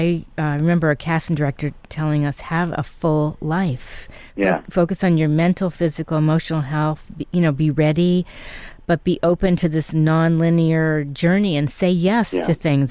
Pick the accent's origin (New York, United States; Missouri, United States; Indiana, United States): New York, United States; New York City; also born or lived in Connecticut; I guess I asked that because, so I grew up in New York City and then